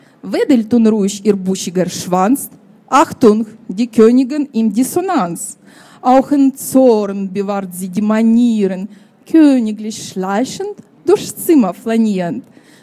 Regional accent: Russia; German is a second language; now in Germany; Es gab natürlich bei uns in Russland traditionelle Wiegenlieder

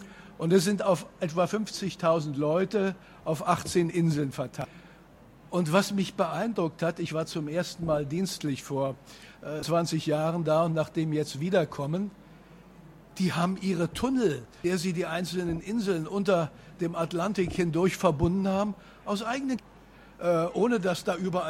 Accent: Germany; für uns als Deutsche gut ist.

